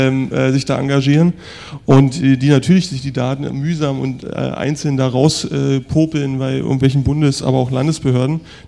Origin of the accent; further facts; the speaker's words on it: East Germany, Germany; ich komme aus dem Osten